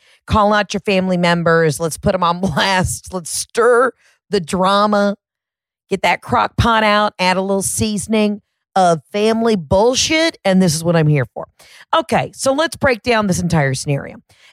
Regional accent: Georgia, United States; Florida knows. I'm from Georgia. We're in on the joke.

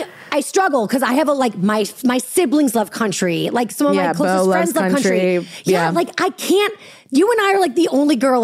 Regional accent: Boston, Massachusetts, United States; It's like maybe it's just because I'm from Boston that I'm like, ah!

